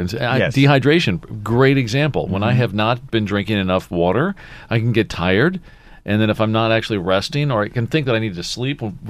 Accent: Potomac, Maryland, United States; I grew up in Potomac, Maryland. I went to Cold Spring Elementary School.

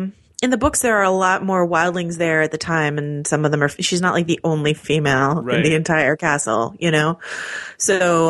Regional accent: California, United States; I don't know. I'm from California. We don't think about snow.

